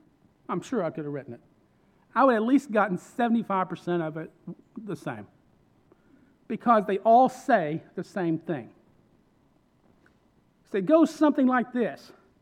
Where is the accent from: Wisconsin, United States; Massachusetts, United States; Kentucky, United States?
Kentucky, United States; So I grew up in East Kentucky where it's the Hatfields and McCoys.